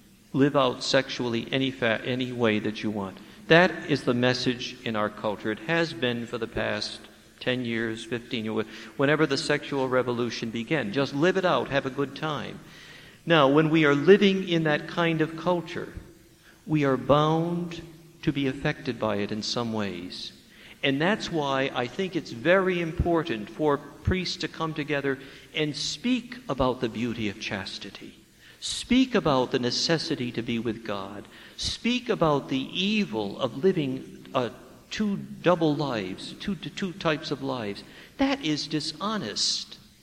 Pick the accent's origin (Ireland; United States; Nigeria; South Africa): Ireland; I said, I'm Irish. I don't think I'm going to be able to clap.